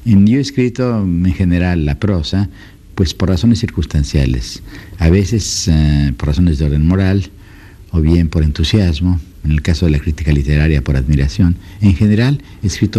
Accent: Mexico; En primer lugar, que a mi origen mismo, ¿no? Soy mexicano

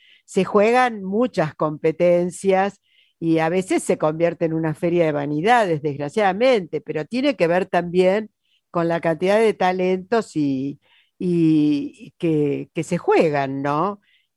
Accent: Argentina; Eso está en el ADN de nuestra identidad como argentinos, que venimos de un cruce muy grande.

